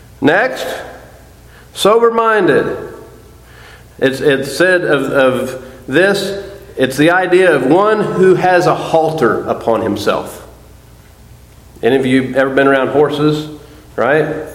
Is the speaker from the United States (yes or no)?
yes; Missouri, United States; Coming from Missouri, I grew up in Missouri.